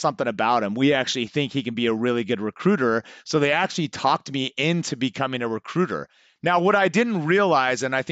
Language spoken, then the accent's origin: English; California, United States; now in Arizona, United States; I'm originally from the Bay Area, came out here to go to ASU, played college basketball.